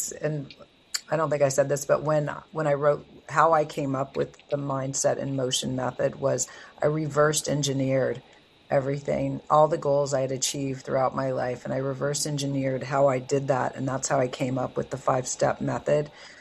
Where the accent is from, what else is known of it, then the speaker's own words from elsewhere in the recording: Piedmont, California, United States; grew up in Piedmont, California. It's a teeny town near Oakland and Berkeley.